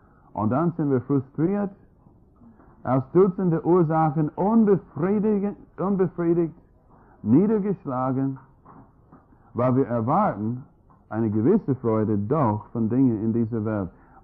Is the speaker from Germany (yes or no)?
no; United States; Und ich als Amerikaner mit einem Bulgaren, weißt du, ich fühlte mich eh nicht angesprochen